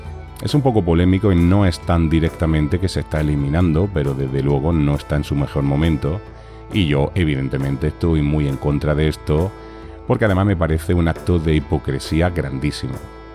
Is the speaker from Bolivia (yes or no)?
no; Granada, Andalusia, Spain; now in Catalonia, Spain; yo, siendo de Granada, siendo del sur de España, de Andalucía